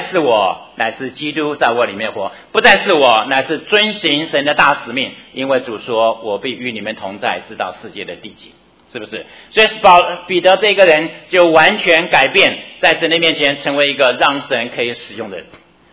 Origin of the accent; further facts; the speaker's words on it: China; 就像我们中国人吹毛求疵的厉害得不得了